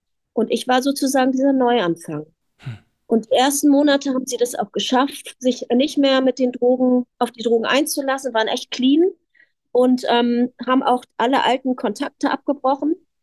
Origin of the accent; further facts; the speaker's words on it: Hanover, Lower Saxony, Germany; born there; bin ich auch in meine Geburtsstadt Hannover gefahren